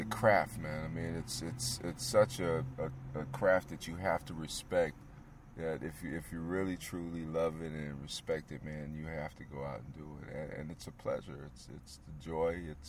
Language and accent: English; St. Louis, Missouri, United States; I'm from St. Louis, St. Louis, Missouri.